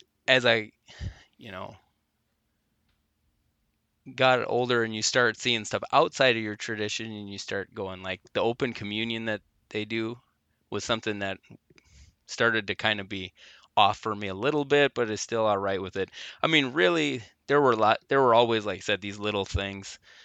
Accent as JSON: {"language": "English", "region": "North Dakota", "country": "United States", "tie": "born or raised there", "said": "I grew up in North Dakota, so we were a very conservative place."}